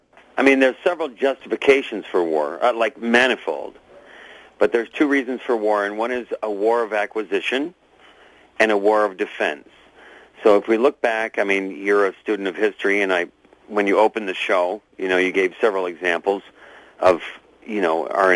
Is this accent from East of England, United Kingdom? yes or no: no; Wales, United Kingdom; I mean, I'm Welsh, so you need to understand that Wales was the very first country that Britain ever invaded.